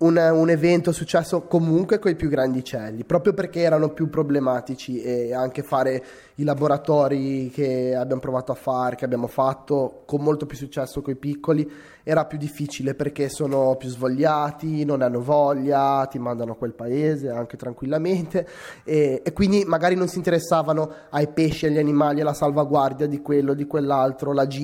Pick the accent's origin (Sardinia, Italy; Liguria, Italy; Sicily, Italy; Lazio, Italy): Liguria, Italy; Genoa; sono di Genova